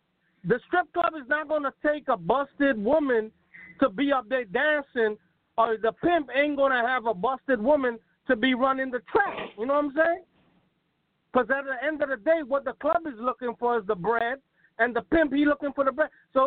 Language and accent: English; New York, United States; I'm from New York, bro.